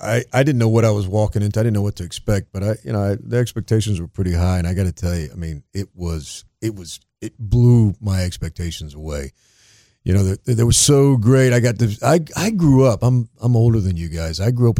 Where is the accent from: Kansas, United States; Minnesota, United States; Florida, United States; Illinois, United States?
Florida, United States; Lake Mary; So now I say I'm from Lake Mary where the boys are from.